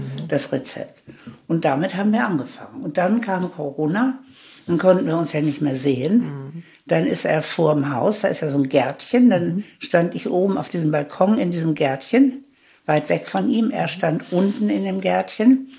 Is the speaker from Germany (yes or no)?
yes; Gelsenkirchen, North Rhine-Westphalia, Germany; born there; Aber ich wurde 1938 in Gelsenkirchen geboren